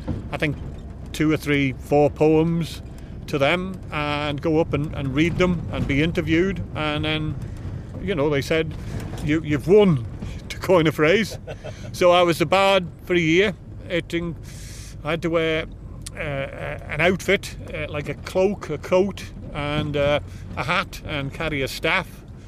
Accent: Douglas, Isle of Man; And my mum is a Scouser, but that hasn't had any influence on my accent. Our accent, particularly Douglas, is there's a lot of Scouse influence. You see, we're in between Northern Ireland and Liverpool

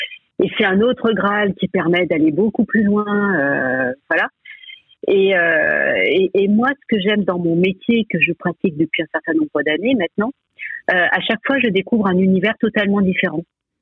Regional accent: Auvergne-Rhône-Alpes, France; moi, je viens de la campagne, je viens de la Drôme, d'un petit village de la Drôme.

